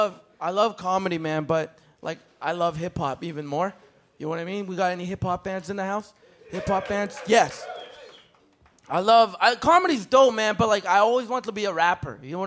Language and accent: English; Canada; And I was like, fuck, I don't know, I'm from Canada.